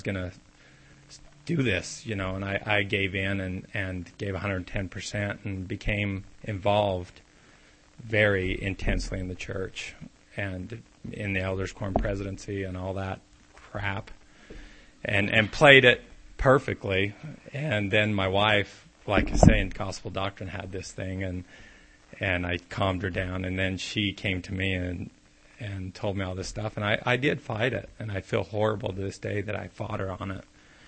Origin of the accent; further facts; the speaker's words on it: Provo, Utah, United States; My dad hated Joseph Smith, but I grew up right in downtown Provo, so I wanted to be LDS really, really bad.